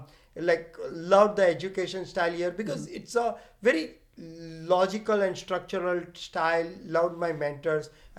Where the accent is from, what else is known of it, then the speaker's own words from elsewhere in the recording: India; moved away as an adult; now in United States; I immigrated from India. I grew up in India. I always say India is my mother, US is my father.